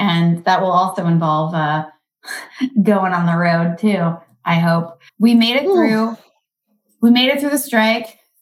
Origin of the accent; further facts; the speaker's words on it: Kentucky, United States; I saw it growing up in Kentucky.